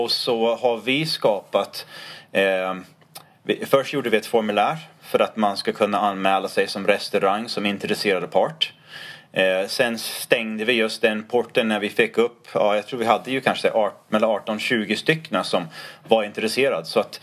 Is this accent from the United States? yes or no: yes; United States; Swedish is a second language; moved away as an adult; now in Sweden; jag kommer från andra sidan vattnet. Stora Atlanten kan man säga. Jag växte upp, jag har mina rötter. Både barndom, tonåren och så några universitetsstudieår i Amerika.